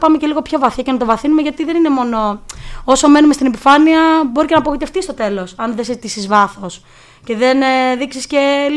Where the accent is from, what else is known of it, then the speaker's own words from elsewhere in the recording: Elefsina, Attica, Greece; Και εγώ, επειδή είμαι από την Ελευσίνα, να το ξαναπούμε την Ελευσίνα.